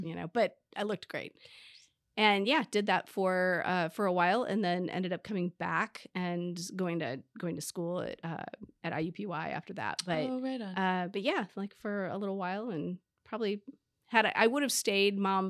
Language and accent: English; Indianapolis, Indiana, United States; I was Indianapolis.